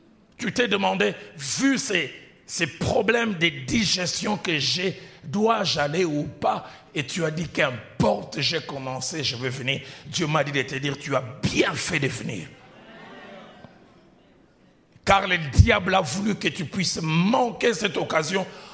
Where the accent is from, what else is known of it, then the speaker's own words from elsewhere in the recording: DR Congo; J'ai vu un jour chez moi au Congo, pour ceux qui connaissent Kinshasa